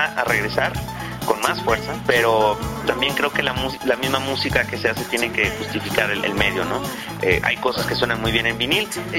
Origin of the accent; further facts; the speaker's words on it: Guadalajara, Jalisco, Mexico; La ciudad de donde yo vengo, que es Guadalajara